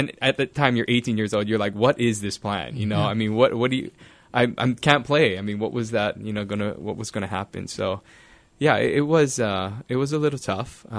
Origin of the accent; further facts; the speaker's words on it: Hilo, Hawaii, United States; a lot of people who see me don't necessarily think I'm originally from Hilo.